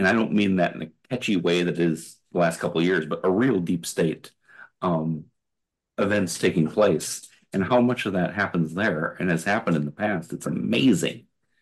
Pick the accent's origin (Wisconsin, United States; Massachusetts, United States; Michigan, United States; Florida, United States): Wisconsin, United States; And, hey, I'm from Wisconsin. We're flyover country too.